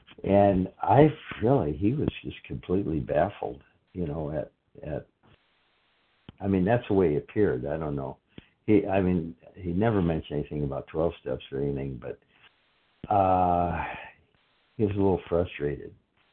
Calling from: Fort Myers, Florida, United States; I'm in Fort Myers, Florida.

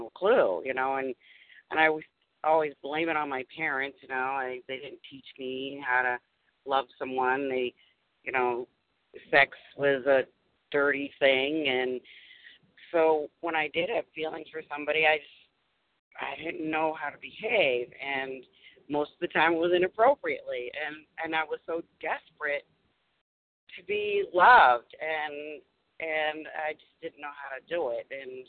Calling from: Massachusetts, United States; I'm calling from Massachusetts.

